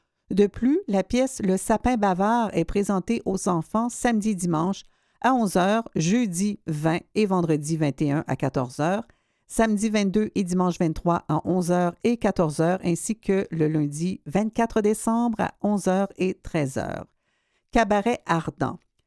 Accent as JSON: {"language": "French", "town": "Montreal", "region": "Quebec", "country": "Canada", "said": "je viens de Pointe-aux-Trembles dans l'est de Montréal"}